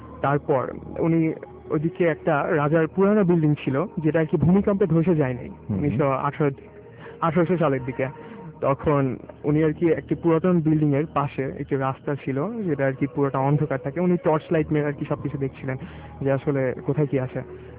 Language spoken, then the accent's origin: Bangla; Natore, Rajshahi Division, Bangladesh; now in Dhaka, Bangladesh; আমি ঢাকার Saint Joseph কলেজে পড়ি আমি ঢাকায় থাকি এবং আমি নাটোরের একজন ছেলে